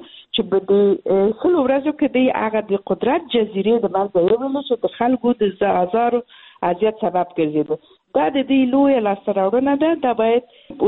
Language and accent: Pashto; Balkh, Afghanistan; زما په ولایت کې چې زه د بلخ ولایت یم